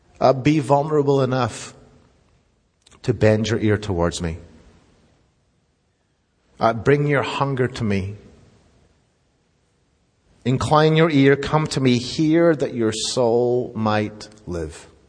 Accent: Scotland, United Kingdom; I grew up in Scotland, which if you probably picked up if you're new here.

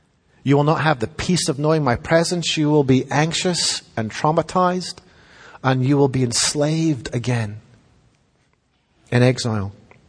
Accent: Scotland, United Kingdom; I grew up in Scotland, for those of you who don't know.

